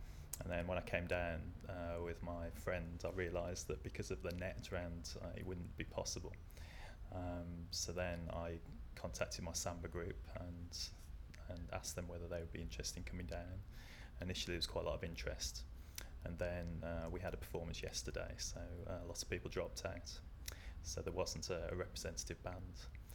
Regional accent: Wolverhampton, West Midlands, United Kingdom; I'm 39 and I'm from Wolverhampton.

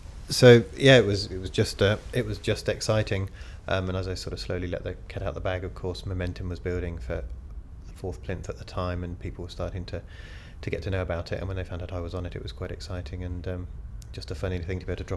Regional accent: Leicester, East Midlands, United Kingdom; now in Stockton-on-Tees, United Kingdom; I'm a plinther this morning. I'm 39, and I'm from Stockton-on-Tees at the moment. I'm originally from Leicester.

